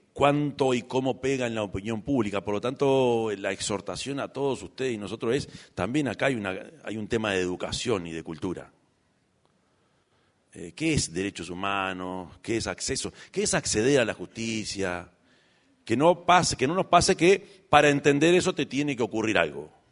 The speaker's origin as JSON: {"language": "Spanish", "country": "Uruguay", "said": "Somos así los uruguayos también."}